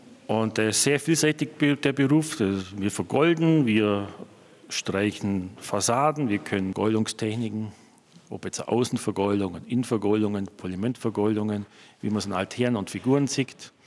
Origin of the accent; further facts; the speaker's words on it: Rudratshofen, Bavaria, Germany; ich komme aus Rudratshofen bei Marktoberdorf. Die Füssener kennen das natürlich.